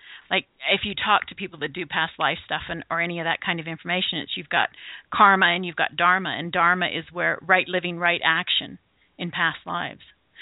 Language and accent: English; Venezuela; Because I grew up foreign, like I grew up in Venezuela, so the poverty was around